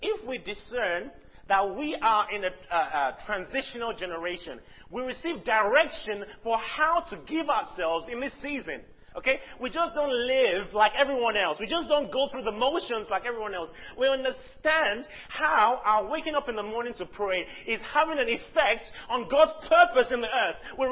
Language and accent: English; Liberia; born there; My dad is Nigerian, my mom is from Ghana, and I was born in Liberia.